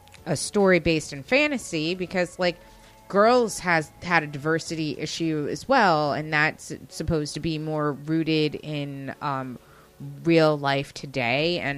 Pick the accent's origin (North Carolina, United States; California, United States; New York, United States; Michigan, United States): New York, United States; and I didn't grow up in the city. I grew up in Westchester, and I also went to like an all-girls college prep.